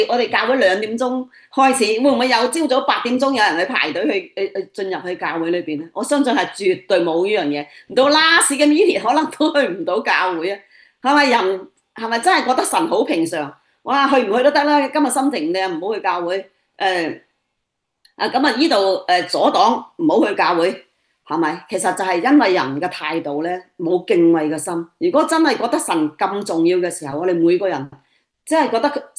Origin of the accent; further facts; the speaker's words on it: Panyu, Guangdong, China; 佢啱啱去咗我哋番禺啊，我家鄉嘅地方